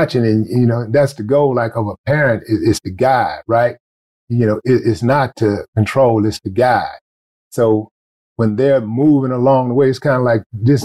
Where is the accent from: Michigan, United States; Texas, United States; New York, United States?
Texas, United States; Houston; Because I'm from Houston, so we take our food seriously.